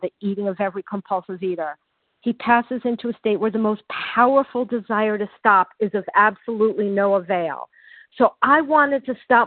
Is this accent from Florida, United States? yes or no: yes; Florida, United States; So I grew up in Florida. I grew up going to the beach